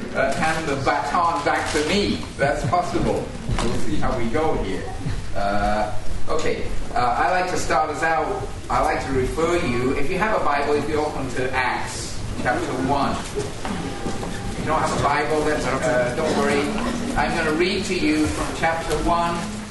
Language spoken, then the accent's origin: English; England, United Kingdom; moved away as an adult; also born or lived in Canada; now in Toronto, Canada; I grew up in England. Then I went to the U.S., then I married my wife.